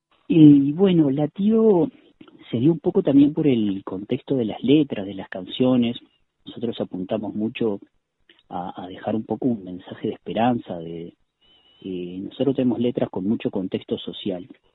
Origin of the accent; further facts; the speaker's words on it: Tarariras, Colonia, Uruguay; Nosotros somos de Colonia departamento. En realidad, por ejemplo, yo y el cantante somos de la ciudad de Tarariras y el resto de los músicos son de Rosario. El tecladista también es de acá, de la ciudad de Tarariras, igual que nosotros.